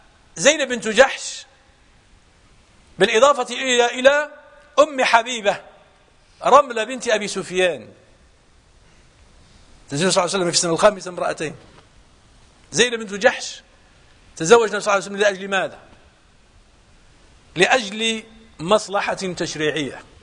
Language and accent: Arabic; Morocco; هذا موجود في السعودية وموجود في دول الخليج وموجود عندنا في المغرب